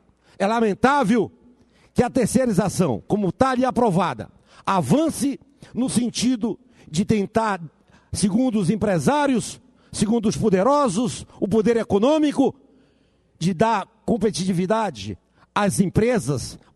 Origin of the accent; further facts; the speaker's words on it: Roraima, Brazil; fica a passo de jabuti, como diz na minha terra, no estado de Roraima